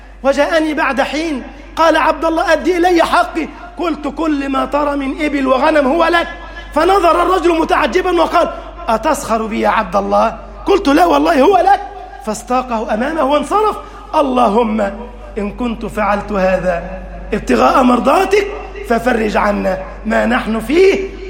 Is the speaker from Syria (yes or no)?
no; Egypt; اللهم اجعل بلدنا مصر أمنا أمانا، سخاء رخاء